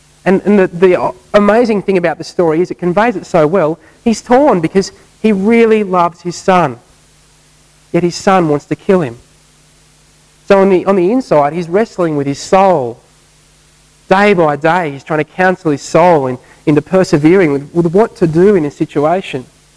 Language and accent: English; Australia; Chesed, we'll just call it chesed because we're Australian.